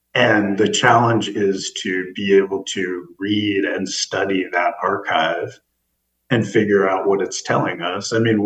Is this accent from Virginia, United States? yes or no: yes; Virginia, United States; I grew up in Northern Virginia, so I had a different feeling about it.